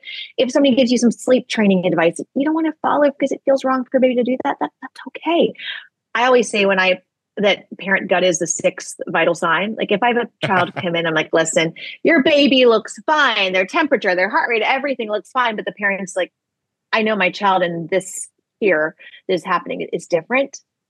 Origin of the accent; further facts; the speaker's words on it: Tennessee, United States; now in Atlanta, United States; I mean, I'm in Atlanta. I grew up in Tennessee.